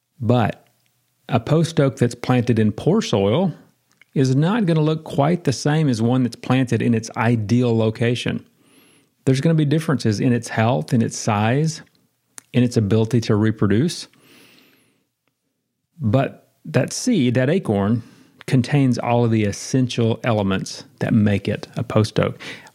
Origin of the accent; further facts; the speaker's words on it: the South, United States; I grew up in the South, and I learned something that we called English.